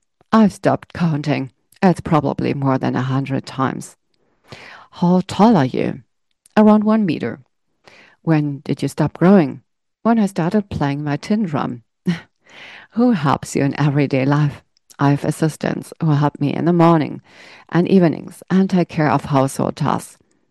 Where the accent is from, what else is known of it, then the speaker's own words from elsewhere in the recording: Germany; also born or lived in Peru; I was born in Peru, but they moved to Germany because the basic conditions for disabled people were better here.